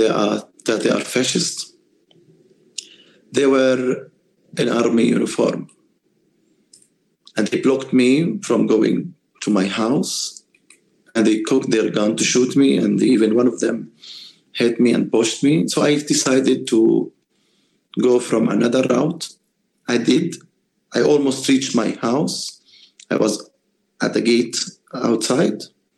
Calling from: Hebron, West Bank, Palestine; I'm speaking from Hebron and from a friend's house.

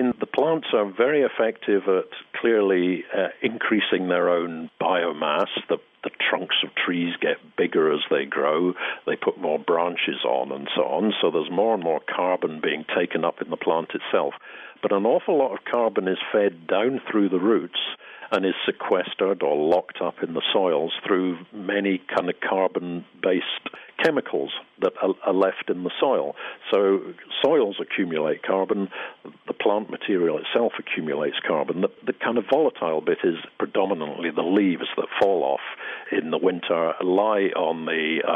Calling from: Scotland, United Kingdom; And I'm speaking from Scotland, where we have enormous peat deposits.

